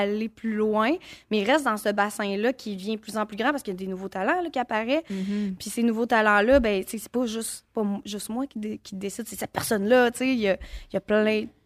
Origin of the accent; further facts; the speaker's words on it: Gatineau, Quebec, Canada; je viens de Gatineau, je viens de G-Town